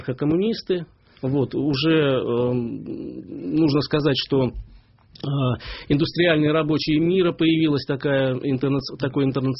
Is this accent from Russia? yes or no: yes; Volgograd, Volgograd Oblast, Russia; в моем родном городе Царицыне